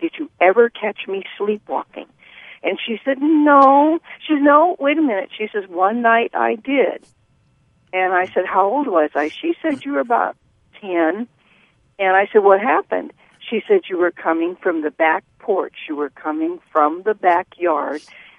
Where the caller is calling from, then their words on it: Oklahoma, United States; I'm calling from Oklahoma.